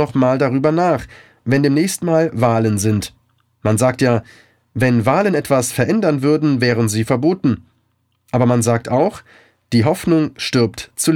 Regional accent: Germany; moved away as an adult; now in Africa; Ich lebe inzwischen in Afrika. Eigentlich könnte ich mir das in Ruhe anschauen, aber Deutschland ist meine Heimat.

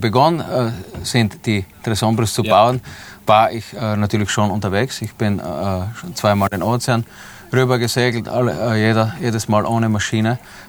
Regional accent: Austria; moved away as an adult; Ich komme aus Österreich, ja, eine große seefahrende Nation, wie wir alle wissen.

